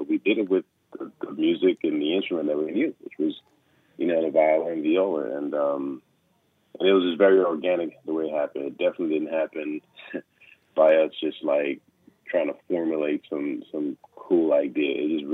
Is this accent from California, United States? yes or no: no; Fort Lauderdale, Florida, United States; because we were from South Florida, we're from Fort Lauderdale.